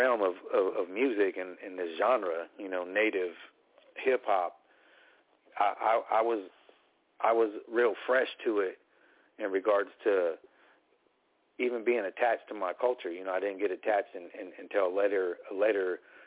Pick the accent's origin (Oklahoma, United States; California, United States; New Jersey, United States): California, United States; I'm from Northern California, and I'm just a small representative of many different tribes that are here in Northern California, but I'm from the Ione Band